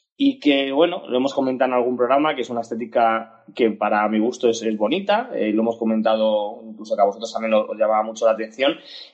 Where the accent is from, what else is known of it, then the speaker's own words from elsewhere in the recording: Community of Madrid, Spain; Yo personalmente, como buen madrileño